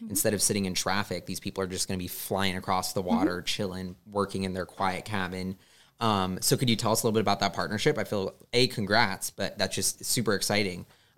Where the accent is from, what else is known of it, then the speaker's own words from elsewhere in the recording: Seattle, Washington, United States; I grew up in Seattle, just surrounded by waterways. The lake, the Puget Sound, the ferry system is, like, a big part of life there.